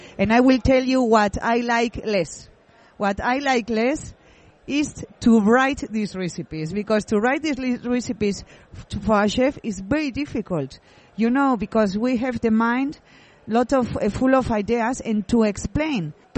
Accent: San Sebastian, Basque Country, Spain; English is a second language; I was born in San Sebastian, and I grew up very close to the restaurant.

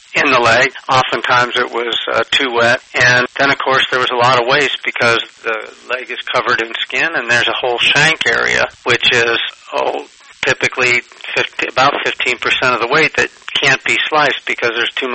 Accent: Iowa, United States; I wondered if people would buy prosciutto from a guy … from Iowa.

